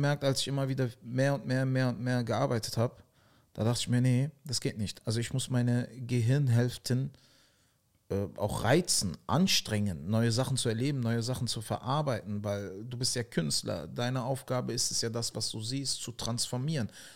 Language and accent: German; Berlin, Germany; Und ich bin halt in der zweiten Generation geboren, aber hier geboren, aufgewachsen. Und meine Eltern, also wir sind halt im Wedding groß geworden, wir haben zu fünft in 59 Quadratmetern gewohnt.